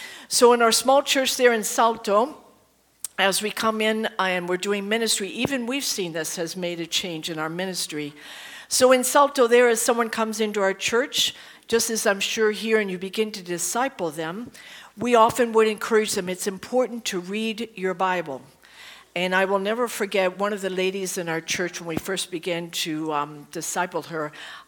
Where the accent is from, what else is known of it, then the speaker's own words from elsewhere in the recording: Pittsburgh, Pennsylvania, United States; In my personal life, I grew up in Western PA, Pittsburgh area. I went to West Virginia Wesleyan College in West Virginia to study nursing.